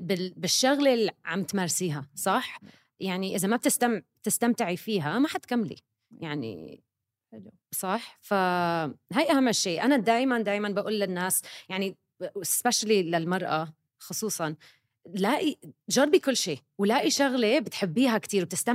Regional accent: Dubai, United Arab Emirates; ولدت وربيت بدبي، بعدين سافرت على تورونتو ونيويورك للجامعة ودرست ديزاين، تصميم جرافيك ديزاين.

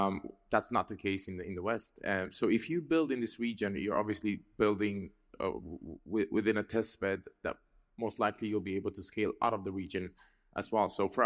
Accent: Sweden; also born or lived in Netherlands; now in Abu Dhabi, United Arab Emirates; but I'm from Sweden. So coming from Europe, and I've spent most of my career between Sweden and Netherlands

